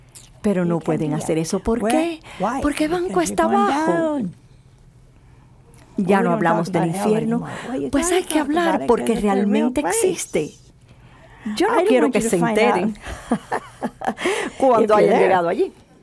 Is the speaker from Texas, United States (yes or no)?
no; Canton, Ohio, United States; born there; Pues está a 30 kilómetros de donde yo nací, en Canton, Ohio.